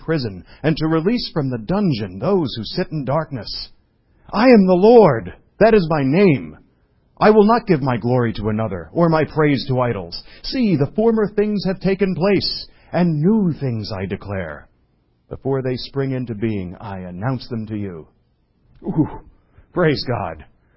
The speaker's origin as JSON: {"language": "English", "region": "New York", "country": "United States", "said": "By the way, it's not because I'm a New Yorker."}